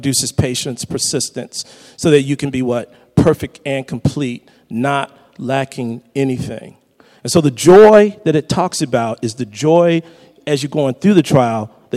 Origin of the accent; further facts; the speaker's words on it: Detroit, Michigan, United States; they don't know I grew up in Detroit. But I'm from Detroit, Motown. I'll be that in my heart forever.